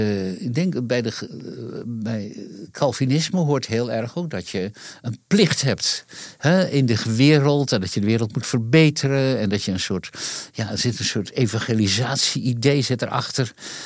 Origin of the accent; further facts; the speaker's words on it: Leeuwarden, Friesland, Netherlands; Ook in Leeuwarden, waar ik opgroeide.